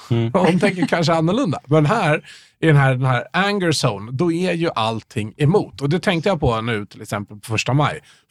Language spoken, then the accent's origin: Swedish; Järfälla, Stockholm County, Sweden; Jag växte upp här i Järfälla.